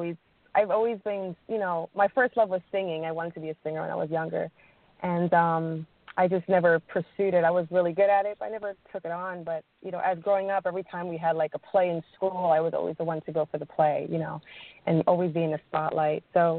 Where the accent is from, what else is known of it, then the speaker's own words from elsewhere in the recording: Jamaica; And I'm like, I'm Jamaican, mommy.